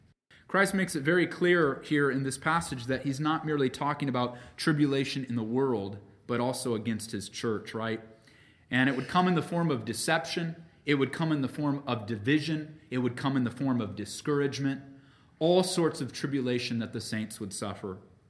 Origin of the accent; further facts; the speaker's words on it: California, United States; Growing up in California in the end times madness era of the 80s and 90s